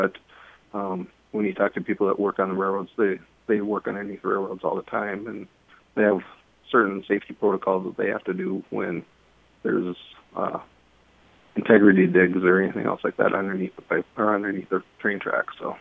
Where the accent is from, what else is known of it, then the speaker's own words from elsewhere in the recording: Pinewood, Minnesota, United States; In my first run in with pipelines was 1979, when I grew up in Pinewood, Minnesota